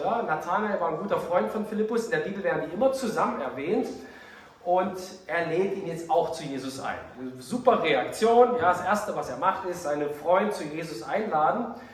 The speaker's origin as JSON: {"language": "German", "town": "Bernstadt", "region": "Saxony", "country": "Germany", "tie": "born or raised there", "said": "Ich komme ja aus Bernstadt. Bernstadt liegt in der Oberlausitz, also kurz vor der polnischen Grenze"}